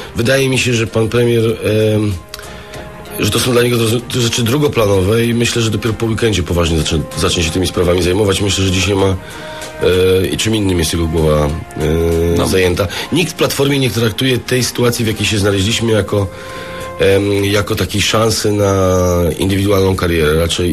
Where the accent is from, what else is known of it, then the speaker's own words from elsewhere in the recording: Szczecin, West Pomeranian Voivodeship, Poland; Jestem ze Szczecina